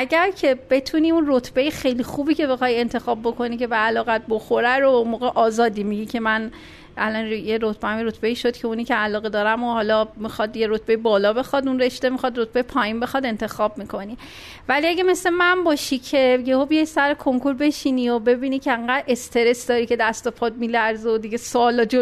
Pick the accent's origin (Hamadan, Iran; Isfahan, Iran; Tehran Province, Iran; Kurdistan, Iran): Isfahan, Iran; born there; من متولد 62 اصفهان هستم